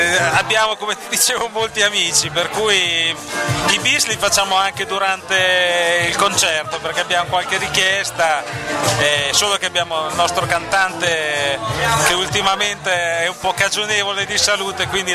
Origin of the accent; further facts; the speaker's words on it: Viserba, Emilia-Romagna, Italy; due su sei componenti siamo di Viserba